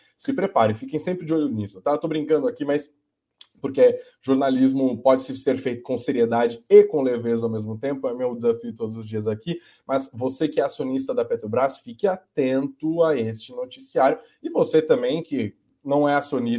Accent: Piracicaba, São Paulo, Brazil; lá de Piracicaba, de onde eu sou, melhor cidade do Brasil.

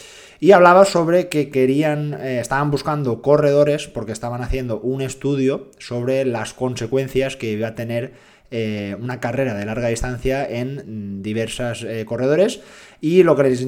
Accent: Dénia, Valencian Community, Spain; Yo soy de Denia y Girona estará, creo que entre 4 horas o 5 horas de mi residencia.

